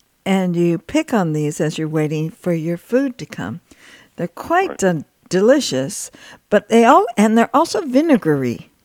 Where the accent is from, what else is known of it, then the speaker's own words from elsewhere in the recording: California, United States; I'm from California. The first course is always raw.